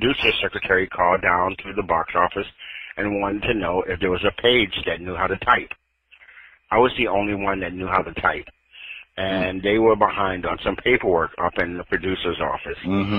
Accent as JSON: {"language": "English", "town": "Chicago", "region": "Illinois", "country": "United States", "tie": "born or raised there", "also_born_or_lived": "New York", "moved": "as an adult", "said": "I am not. I'm from Chicago."}